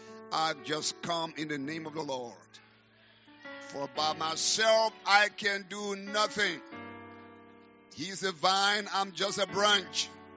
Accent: Liberia; accent: Liberian; Sometimes because of my funny accent from Liberia, people don't understand everything I speak.

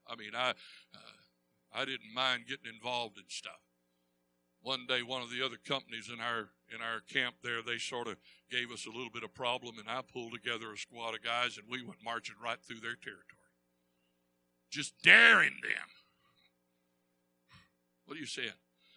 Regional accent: Texas, United States; I grew up there in East Texas and didn't have a whole lot.

